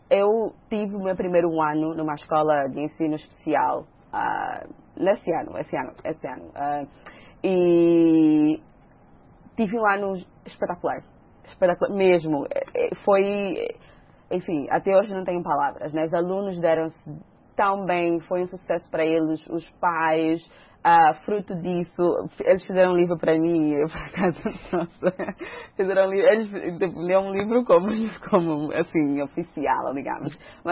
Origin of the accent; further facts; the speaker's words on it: Angola; um bocadinho de mim enquanto angolana, africana, mulher